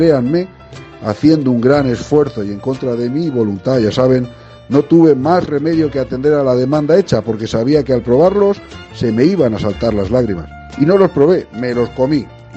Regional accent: Pedro Muñoz, Castilla-La Mancha, Spain; que además era muy parecida a la discoteca Europa 2001 que había en mi pueblo, en Pedro Muñoz.

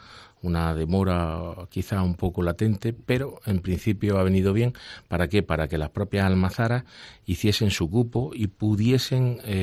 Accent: Úbeda, Andalusia, Spain; hace unos 10 años, que fue cuando nos trasladamos a Úbeda, porque yo soy de Úbeda

